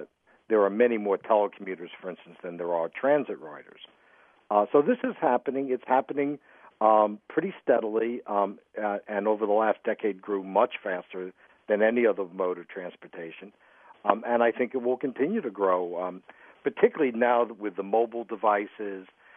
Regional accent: New York, United States; I mean, as a young boy growing up in New York, I remember watching Sixth Avenue

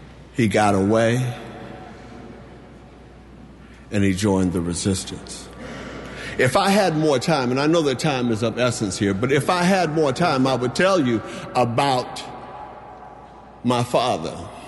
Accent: Oakland, California, United States; as a young boy, growing up in Oakland, California, I, like many, liked to play.

